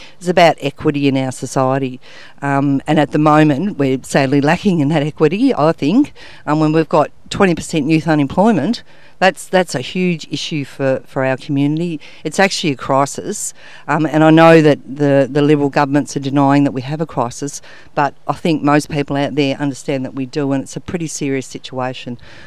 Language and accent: English; Geelong, Victoria, Australia; Yeah, I am born and bred in Geelong. I grew up in Corio, in a family of six kids.